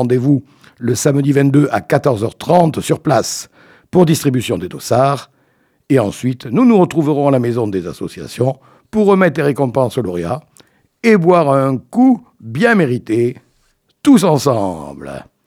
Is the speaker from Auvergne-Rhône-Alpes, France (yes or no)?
no; Nouvelle-Aquitaine, France; comme nous sommes du Périgord et que je suis un peu chauvin